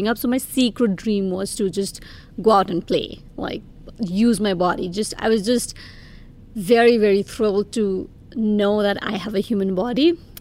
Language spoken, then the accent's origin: English; Kathmandu, Bagmati, Nepal; So I was born in Kathmandu, raised in Kathmandu in a middle-class family.